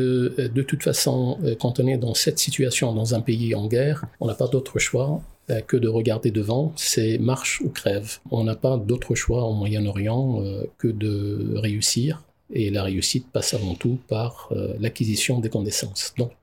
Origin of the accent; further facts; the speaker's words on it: Lebanon; French is a second language; now in France; même si on est très francophone au Liban. J'ai appris le français à côté de l'arabe dès la maternelle, j'ai envie de dire.